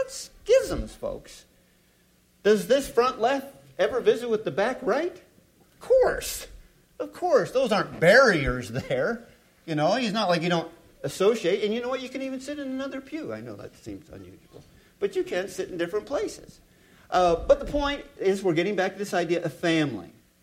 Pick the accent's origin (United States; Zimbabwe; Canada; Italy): Canada; I'm Canadian. We talk fast.